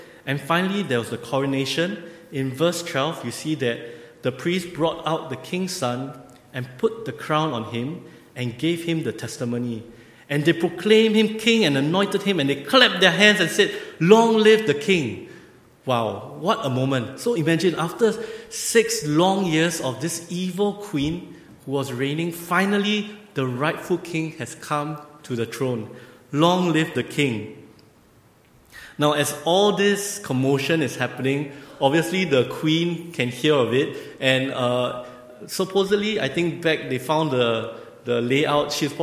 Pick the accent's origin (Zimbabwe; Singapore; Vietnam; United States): Singapore; as a Singaporean, a foreigner, I was a bit shocked.